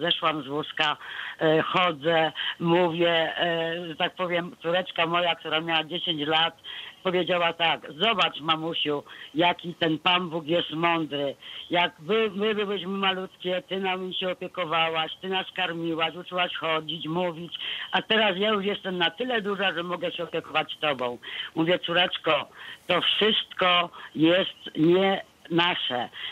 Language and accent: Polish; Masłów, Świętokrzyskie Voivodeship, Poland; do Masłowa, do mojej rodzinnej miejscowości pod Kielcami